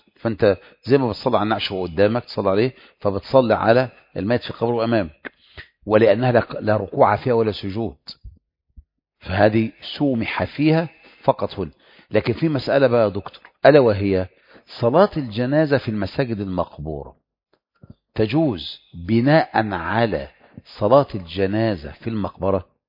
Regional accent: Egypt; عندنا في مصر كل حاجة، مصر أم الدنيا

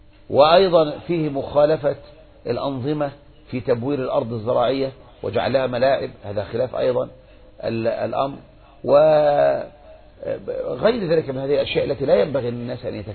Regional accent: Egypt; مثل الآن انتشر جدا بعد الثورة عندنا في مصر

